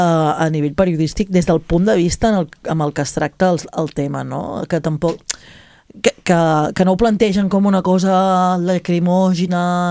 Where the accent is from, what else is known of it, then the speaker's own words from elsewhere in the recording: Catalonia, Spain; Però no sé si és perquè els catalans som més solidaris